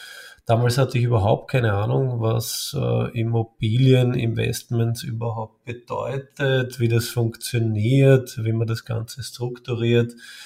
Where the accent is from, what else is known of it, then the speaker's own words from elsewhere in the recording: Vienna, Austria; ich bin ein echter Österreicher und lebe und bin auch geboren in Wien, in der Hauptstadt, in der schönsten deutschsprachigen Stadt.